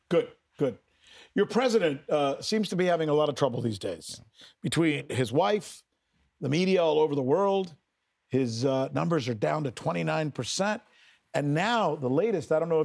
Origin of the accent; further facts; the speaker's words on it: United States; I'm an American. So the media that I digest in the United States is Marie Le Pen is crazy.